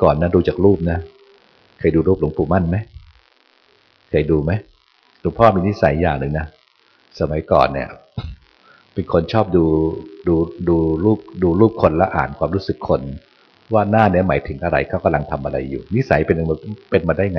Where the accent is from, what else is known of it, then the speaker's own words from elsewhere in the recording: Bangkok, Thailand; เราเป็นคนกรุงเทพเดินไม่คุ้น